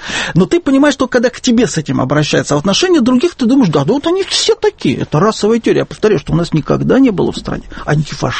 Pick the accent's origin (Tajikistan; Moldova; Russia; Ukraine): Russia; Moscow; Я очень коренной москвич, так.